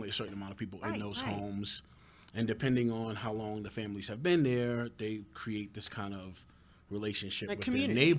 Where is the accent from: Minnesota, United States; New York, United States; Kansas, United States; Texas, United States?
New York, United States; New York City; now in Colorado, United States; I grew up in Manhattan, New York.